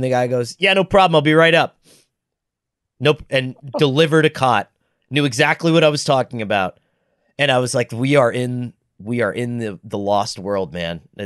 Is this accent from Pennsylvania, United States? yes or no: yes; Scranton, Pennsylvania, United States; accent: Scranton; so I come from Scranton, right? And the Associated Press recently did a poll. I think it was 2 years ago, and we were voted the ugliest accent in America.